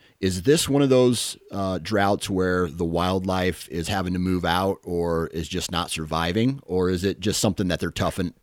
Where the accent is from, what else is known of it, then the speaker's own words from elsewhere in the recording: Midwest, United States; because I'm a Midwesterner. I'm a flatlander, as you guys probably would call us.